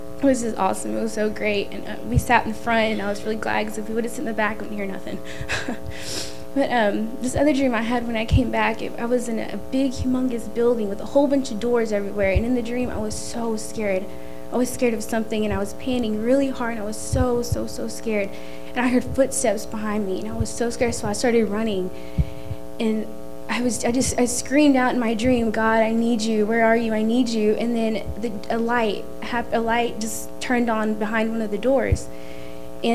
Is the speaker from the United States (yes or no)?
yes; Houston, Texas, United States; You know, I'm from Houston.